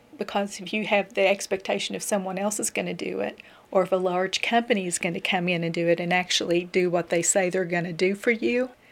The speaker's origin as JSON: {"language": "English", "region": "Appalachia", "country": "United States", "tie": "born or raised there", "said": "I'm from the Appalachian Mountains. Grew up in a small coal mining town."}